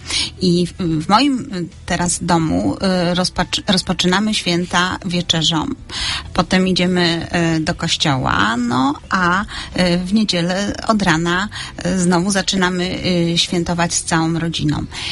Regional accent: Wrocław, Lower Silesian Voivodeship, Poland; now in Opole, Poland; przyjechałam z Wrocławia do Opola, bo mam teraz dłuższe święta. W domu rodzinnym we Wrocławiu

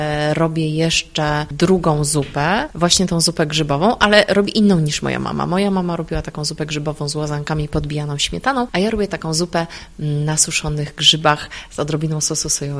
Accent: Lesser Poland, Poland; now in Kraków, Poland; Ja pochodzę z Beskidu Niskiego, więc tutaj mam trochę wpływów też austriackich w mojej kuchni takiej domowej, ale tutaj w Krakowie, gdzie ja robię święta Bożego Narodzenia

